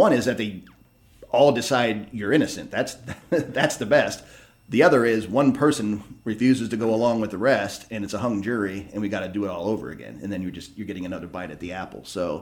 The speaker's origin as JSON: {"language": "English", "region": "Ohio", "country": "United States", "said": "hey, I'm from Holmes County. We have a unique county makeup between the English and the Amish."}